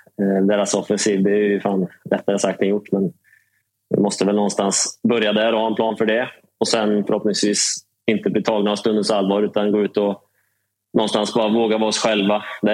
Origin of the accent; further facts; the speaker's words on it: Trollhättan, Västra Götaland County, Sweden; Gräddhyllan i Trollhättan, vet du. Sanden är fint. Precis bredvid fotbollsplanen där jag växte upp.